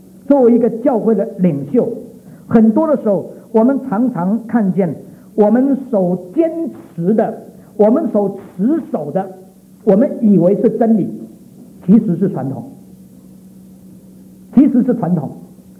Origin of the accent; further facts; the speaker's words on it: China; 这个日本人在一个公司里面啊，常常一辈子在一个公司里面，我们中国人大概1年就换一个公司。